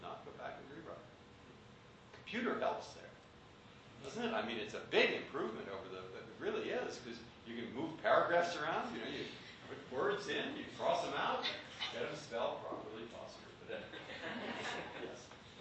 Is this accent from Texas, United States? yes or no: no; San Francisco, California, United States; I grew up in San Francisco, pretty open, pretty democratic place, pretty tolerant place.